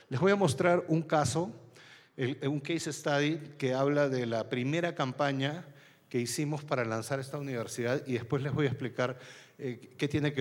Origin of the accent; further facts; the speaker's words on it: Peru; moved away as an adult; now in Mexico; yo soy de origen peruano y mi último trabajo estuve trabajando para una red en Perú antes de venir a México hace 2 años.